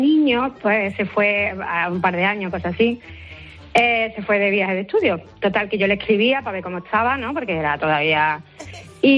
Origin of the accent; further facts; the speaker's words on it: Málaga, Andalusia, Spain; Somos de Málaga.